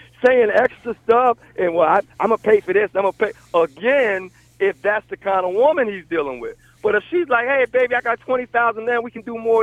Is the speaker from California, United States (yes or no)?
no; Philadelphia, Pennsylvania, United States; So I'm from Philadelphia. That's another boss woman city.